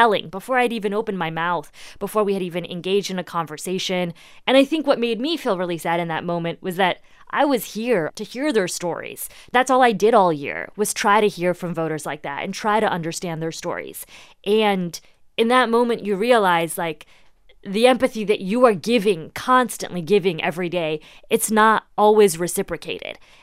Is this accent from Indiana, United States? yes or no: yes; Indiana, United States; this, I guess, is maybe a talent that you learn from growing up in Indiana.